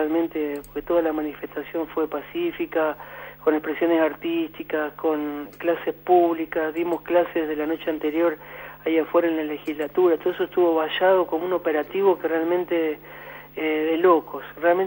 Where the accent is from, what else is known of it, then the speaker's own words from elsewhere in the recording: Santa Fe, Argentina; yo soy de Santa Fe, trabajo en Buenos Aires